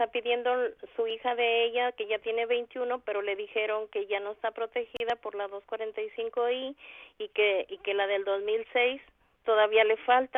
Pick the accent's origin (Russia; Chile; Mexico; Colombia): Mexico; De México.